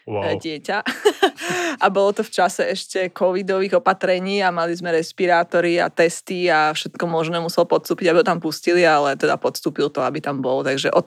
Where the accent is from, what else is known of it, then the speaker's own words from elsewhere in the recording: Bratislava, Bratislava Region, Slovakia; keďže sme z Bratislavy obidvaja